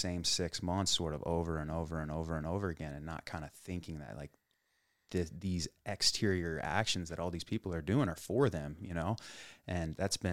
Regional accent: Troy, United States; I grew up in Troy. Well, in most of my life in Troy.

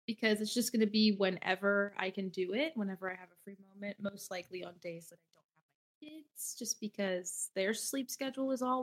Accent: Ohio, United States; Literally. We're from Ohio. We're crazy.

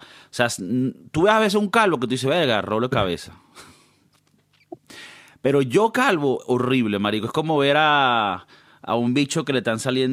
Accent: Canary Islands, Spain; pero somos canarios.

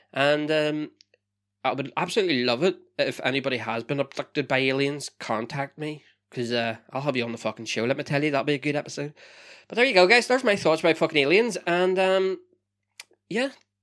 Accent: Northern Ireland, United Kingdom; now in Wales; Because I live in Wales. So, and I'm from Northern Ireland.

